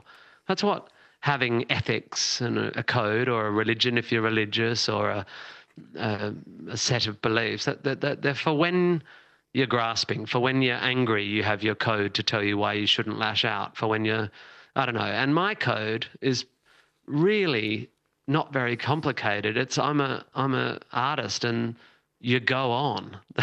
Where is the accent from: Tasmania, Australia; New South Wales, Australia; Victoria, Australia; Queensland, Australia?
New South Wales, Australia; Sydney; my hometown of Sydney